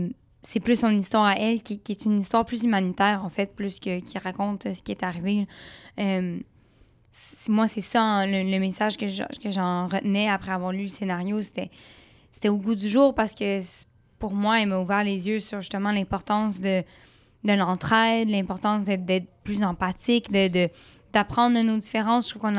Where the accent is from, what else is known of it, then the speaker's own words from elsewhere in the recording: Canada; Moi, je viens évidemment du Canada, donc d'être dans un pays qui est en paix, on n'a jamais connu la guerre.